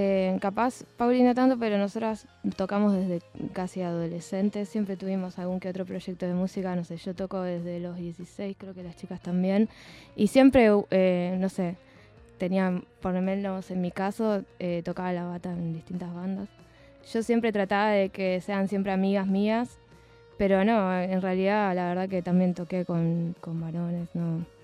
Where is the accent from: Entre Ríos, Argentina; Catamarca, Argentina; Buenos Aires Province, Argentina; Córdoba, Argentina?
Buenos Aires Province, Argentina; Don Torcuato; No, yo soy de zona norte de Don Torcuato.